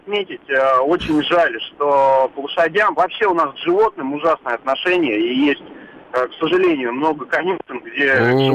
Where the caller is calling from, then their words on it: Nizhny Novgorod, Nizhny Novgorod Oblast, Russia; Я из Нижнего Новгорода